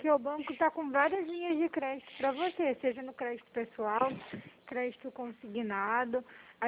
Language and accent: Portuguese; Paraná, Brazil; eu sou aqui do Paraná